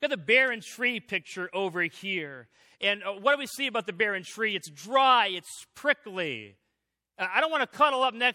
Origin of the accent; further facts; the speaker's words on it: Washington, United States; Okay, I grew up in Washington State, and downtown Chicago is kind of confusing.